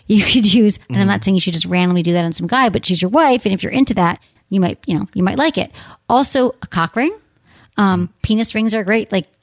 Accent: Michigan, United States; My home state.

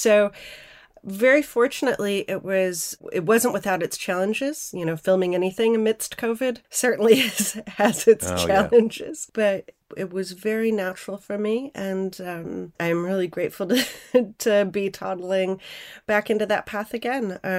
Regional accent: Minneapolis, Minnesota, United States; being in my early 40s, I grew up in Minneapolis, kind of same time as you.

